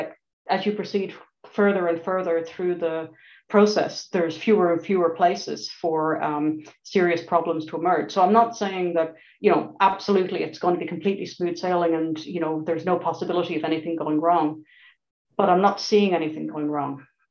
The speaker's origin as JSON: {"language": "English", "town": "Dublin", "region": "Leinster", "country": "Ireland", "said": "So I'm from Dublin."}